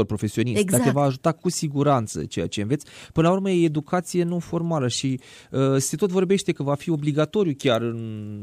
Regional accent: Iași, Iași County, Romania; sunt din Iași, ca să mă mai dau din casă

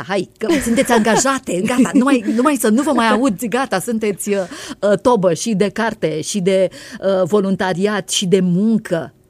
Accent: Romania; M-ați făcut mândră rău că sunt româncă

